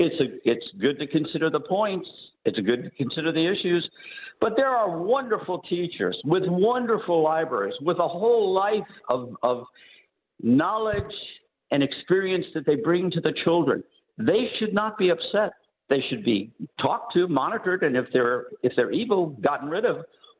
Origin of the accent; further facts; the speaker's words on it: Nebraska, United States; I grew up in Western Nebraska, great public school system.